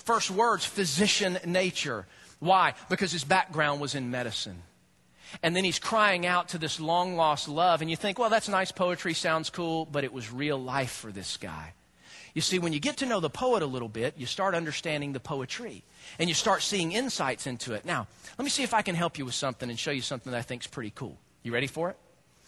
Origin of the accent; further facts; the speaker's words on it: Georgia, United States; Hey, I know exactly where I-85 is. I'm from Georgia, so I get it